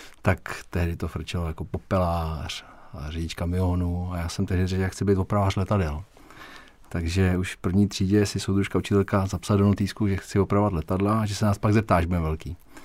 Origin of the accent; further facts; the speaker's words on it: Týnec nad Sázavou, Central Bohemian Region, Czechia; U nás, já jsem z Týnce nad Sázavou, z domu jsme koukali na fabriku